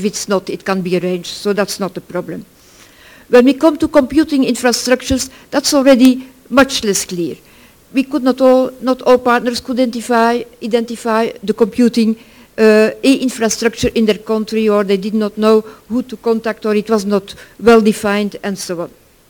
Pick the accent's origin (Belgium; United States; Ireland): Belgium; I'm from Belgium, from the Ministry of Science